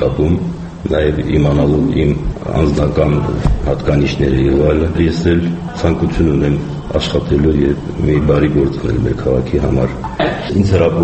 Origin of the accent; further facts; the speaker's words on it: Stepanakert, Karabakh, Azerbaijan; ես ծնվել մեծացել եմ Ստեփանակերտում, իսկապես ես էլ մեր քաղաք սիրում եմ որպես քաղաքացի